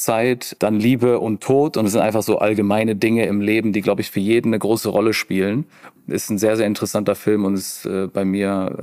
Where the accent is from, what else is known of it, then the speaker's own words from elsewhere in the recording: Bavaria, Germany; now in Frankfurt, Germany; Ich bin ja gebürtiger Allgäuer